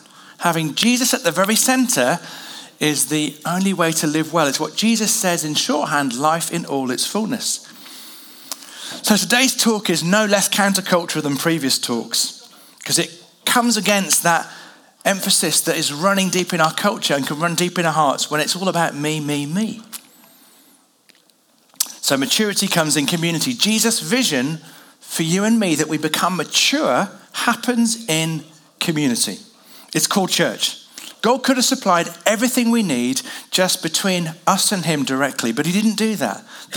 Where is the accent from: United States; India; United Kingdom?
United Kingdom; England; My goodness, I'm very English, talking about the weather.